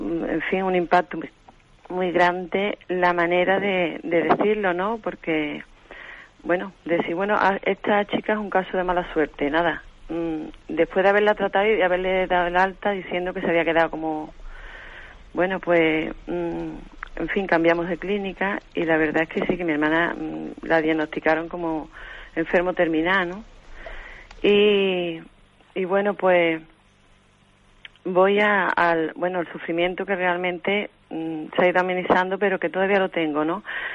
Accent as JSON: {"language": "Spanish", "town": "Seville", "region": "Andalusia", "country": "Spain", "said": "Soy de Sevilla."}